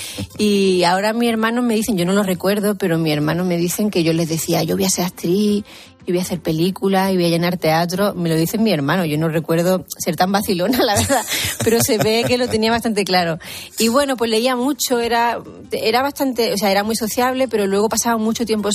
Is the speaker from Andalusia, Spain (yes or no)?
yes; Andalusia, Spain; en Andalucía en general, a ver, yo tiro para mi tierra